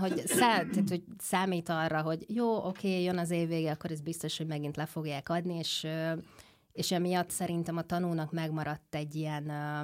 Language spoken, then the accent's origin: Hungarian; Hungary; de tényleg ezek olyan alapművek, amiket egyszerűen azért, mert magyarok vagyunk, nagyon fontos, hogy lássanak ők is.